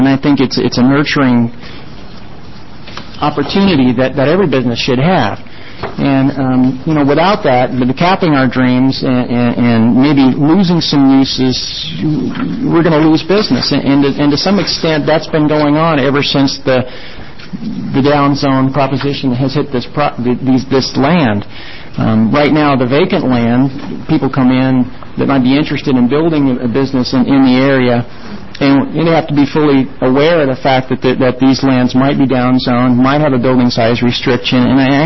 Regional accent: Portland, Oregon, United States; now in Hermiston, United States; You know, I grew up in the Portland area, and I moved to Hermiston when I was 25

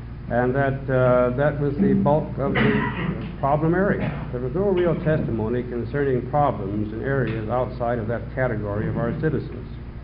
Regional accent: Portland, Oregon, United States; I'm a lawyer from Portland, and I represent the Oregon Apartment Association.

